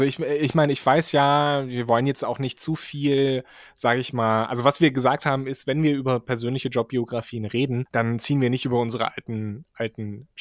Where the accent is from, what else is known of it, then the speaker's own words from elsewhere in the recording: Weimar, Thuringia, Germany; born there; Also ich bin in Weimar geboren